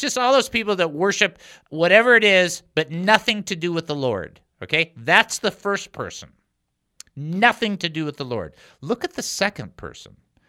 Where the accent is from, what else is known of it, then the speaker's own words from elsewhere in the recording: Southfield, Michigan, United States; But back where I grew up in Southfield, Michigan, we had a milk shoot